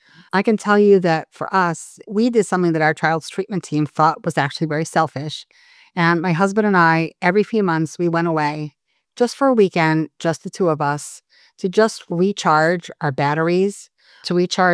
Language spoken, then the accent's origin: English; Israel; moved away; I used to think that because I was from Israel, oh my God, if I only lived in the States, if I hadn't moved